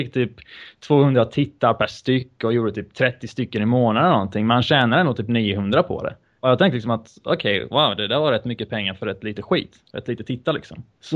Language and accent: Swedish; Bosnia & Herzegovina; Vi kommer från Bosnien.